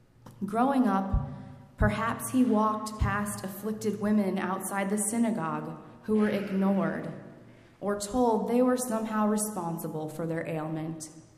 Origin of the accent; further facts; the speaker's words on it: Kansas, United States; moved away as an adult; I grew up in Kansas, a small town on the Missouri River, but went off to college at age 18 at New York University